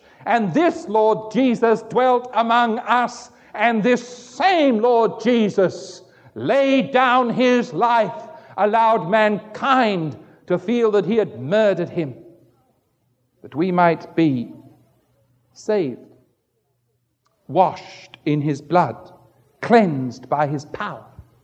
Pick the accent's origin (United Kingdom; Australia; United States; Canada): United Kingdom; England; Maybe as an Englishman, I should have said Rolls-Royce and Mercedes.